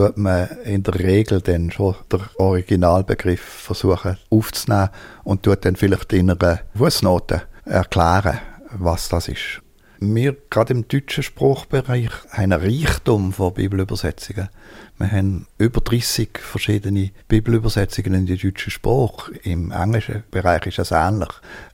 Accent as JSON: {"language": "German", "country": "Switzerland", "said": "Das erleben wir auch in der Schweiz auch. Dass unser Dialekt eigentlich das ist, was auch das Emotionale ausdrückt."}